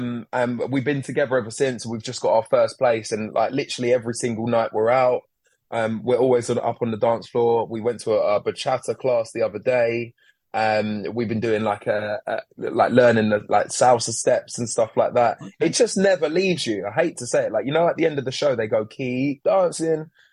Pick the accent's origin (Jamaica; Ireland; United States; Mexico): Jamaica; I know I'm Jamaican and we're typically fast